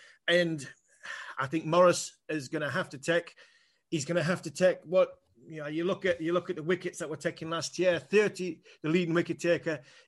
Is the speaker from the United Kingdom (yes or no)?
yes; England, United Kingdom; I'm biased because I'm an Englishman.